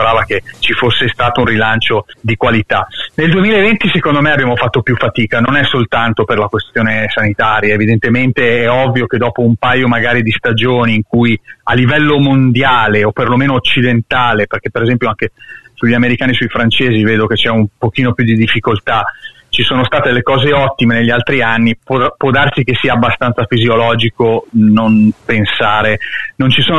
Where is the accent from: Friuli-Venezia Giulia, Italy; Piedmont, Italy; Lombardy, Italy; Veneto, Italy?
Lombardy, Italy; Beh, ma io sono lombardo, quindi ti puoi immaginare, dal panettone in giù è tutta roba nostra